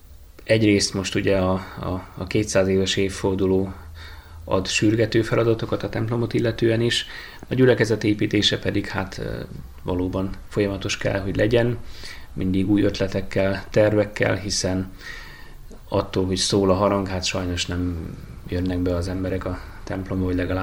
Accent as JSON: {"language": "Hungarian", "town": "Hajdúsámson", "region": "Hajdú-Bihar", "country": "Hungary", "tie": "born or raised there", "said": "Én Hajdúsámsoni származású vagyok egyébként, tehát nem messze innen kezdtem az életemet, illetve ott is élnek még most is a szüleim. Debrecenben jártam a református gimnáziumba"}